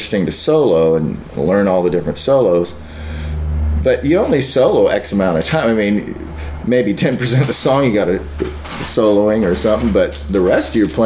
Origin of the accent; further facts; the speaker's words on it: Denton, Texas, United States; also born or lived in Dallas; I mean, I'm from Dallas, and so... Or I'm from Denton, actually. Then we moved to Dallas eventually.